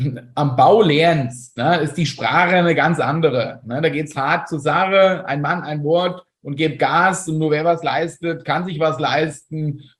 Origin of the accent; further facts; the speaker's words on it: Fulda, Hesse, Germany; ich bin aus Fulda